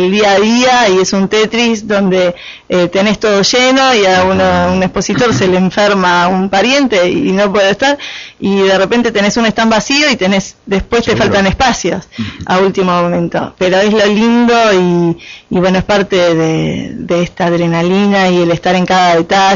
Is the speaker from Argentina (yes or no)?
yes; Valeria del Mar, Buenos Aires Province, Argentina; Y yo soy de Valeria, defiendo más Valeria siempre.